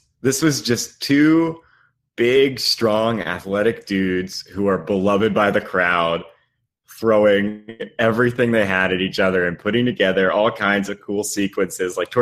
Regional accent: Long Island, New York, United States; Like, I grew up on Long Island.

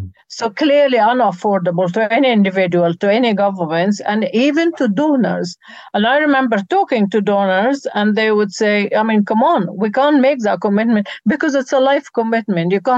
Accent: United Kingdom; As a British person, I think the doses saved the politicians here.

